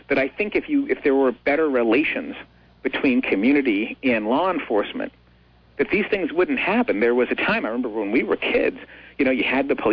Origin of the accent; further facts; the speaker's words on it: Boston, Massachusetts, United States; also born or lived in Plymouth; because we didn't deal with police at all when I grew up in Dorchester in Boston.